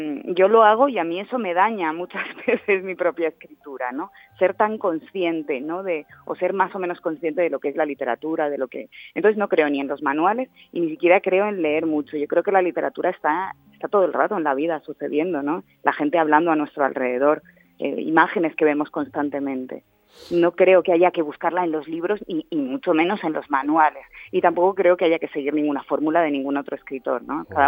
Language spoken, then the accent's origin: Spanish; Canary Islands, Spain; also born or lived in Basque Country; now in Madrid, Spain; hay veces sí que digo que soy canaria porque es verdad que me crié allí, ¿no? Pero al mismo tiempo donde más tiempo he vivido es en Madrid, pero luego al mismo tiempo entiendo el euskera, me sé mil canciones en euskera.